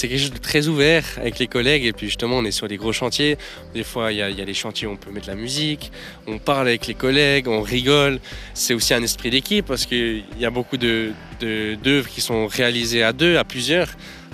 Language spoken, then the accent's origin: French; Jura, Switzerland; je viens des Franches-Montagnes, j'ai 19 ans